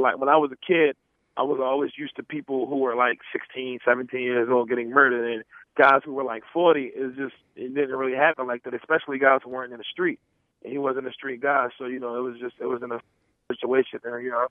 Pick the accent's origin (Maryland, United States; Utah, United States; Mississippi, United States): Maryland, United States; Baltimore; Well, as a child growing up in East Baltimore, there was numerous locations around my own neighborhood where you could get a gun from.